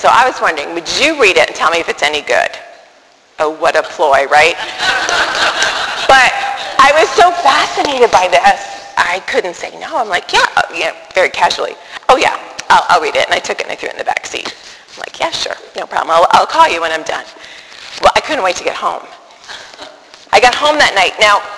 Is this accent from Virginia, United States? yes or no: no; New York City, New York, United States; born there; I'm a city person. I was born in New York City. I've lived in big cities my whole life.